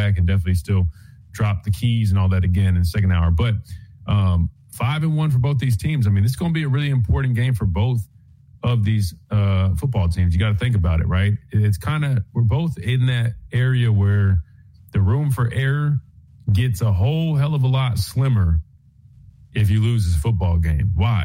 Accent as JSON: {"language": "English", "town": "Columbia", "region": "South Carolina", "country": "United States", "tie": "born or raised there", "said": "going to my hometown, Columbia, South Carolina"}